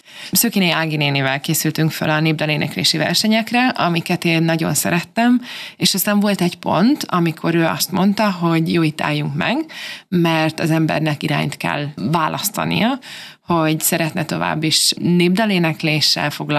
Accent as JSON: {"language": "Hungarian", "country": "Hungary", "said": "én Magyarországról való vagyok"}